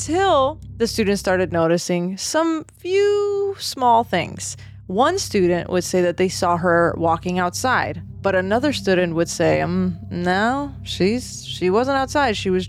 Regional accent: Boston, Massachusetts, United States; I'm from Boston. My Boston listeners!

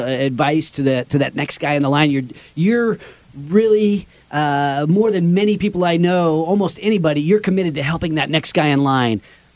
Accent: Sacramento, California, United States; I am grateful for my hometown of Sacramento. It is a tremendous place to there's great people here in Sacramento.

